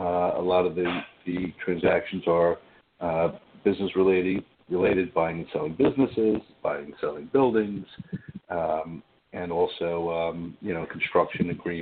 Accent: Long Island, New York, United States; I grew up on Long Island and came back here after law school and working in the city.

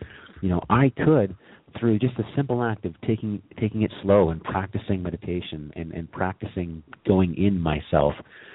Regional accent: Ontario, Canada; born there; how I was born in Southern Ontario in the richest and peaceful, most peaceful, prosperous of times.

